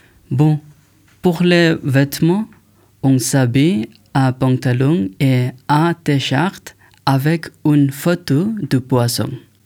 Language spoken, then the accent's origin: French; Bangladesh; French is a second language; je viens de Bangladesh.